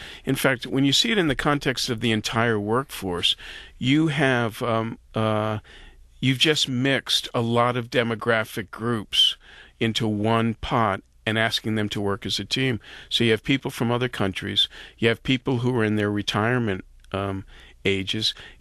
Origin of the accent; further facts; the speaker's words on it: Boston, Massachusetts, United States; also born or lived in Pittsburgh; I grew up in Boston. I went to school in Pittsburgh.